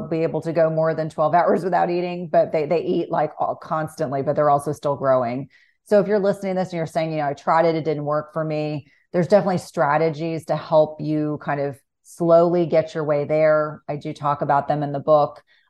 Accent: New Jersey, United States; I was like, I grew up in New Jersey.

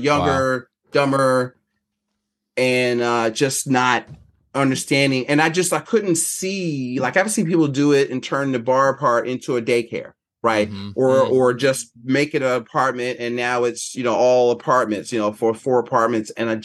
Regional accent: Philadelphia, Pennsylvania, United States; because now, you know, I'm from North Philly, I could read people.

